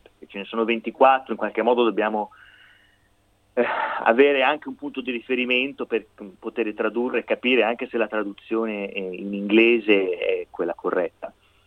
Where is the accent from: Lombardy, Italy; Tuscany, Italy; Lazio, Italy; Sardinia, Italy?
Tuscany, Italy; Io vengo dalla Toscana e ho l'impressione che da noi si dice fette di prosciutto.